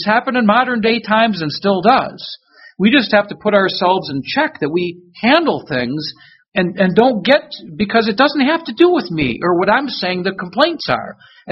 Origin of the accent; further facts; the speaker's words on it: Detroit, Michigan, United States; born there; where I was born in Detroit